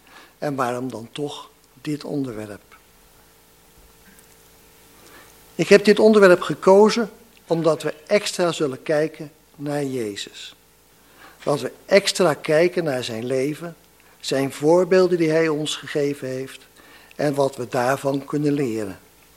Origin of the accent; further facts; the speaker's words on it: Rotterdam, South Holland, Netherlands; ik kom uit Rotterdam-Noord. Ik ben daar ouderling